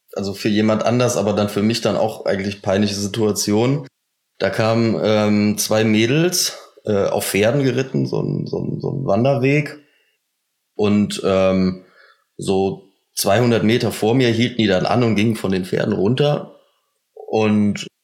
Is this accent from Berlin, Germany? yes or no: no; Cologne, North Rhine-Westphalia, Germany; Wir kommen aus Köln.